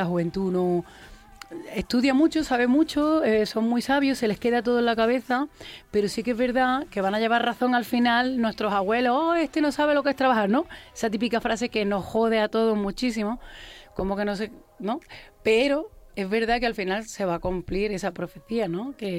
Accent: Granada, Andalusia, Spain; also born or lived in Armilla; me he criado en Peñuela, me he criado en Armilla también, pero me he criado, nací en maternidad en Granada, en el centro de maternidad, de donde nacen la mayoría de los granadinos, o sea que soy granadina de...

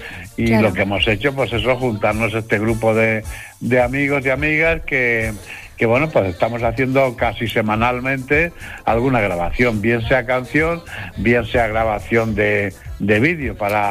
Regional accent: Alicante, Valencian Community, Spain; Pero mira, nosotros somos de Alicante y vivimos todos en Alicante.

